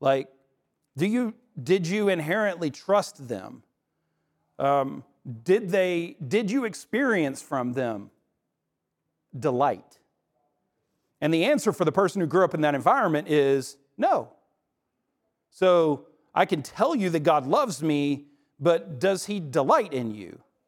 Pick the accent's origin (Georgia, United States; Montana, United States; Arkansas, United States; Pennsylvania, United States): Arkansas, United States; And I grew up in Central Arkansas. Any Arkansans in here?